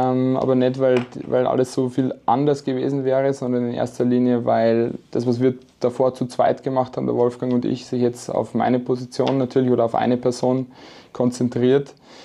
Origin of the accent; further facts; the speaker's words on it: Mühldorf am Inn, Bavaria, Germany; Und bei mir ist es auch so, ich bin aus Mühldorf am